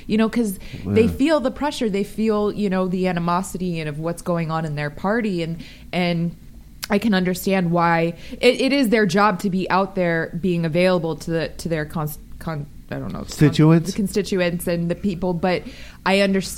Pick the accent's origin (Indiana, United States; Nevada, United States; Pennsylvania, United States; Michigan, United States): Nevada, United States; Las Vegas; I grew up in Vegas with two parents who are politicians, and I did the campaign trail with them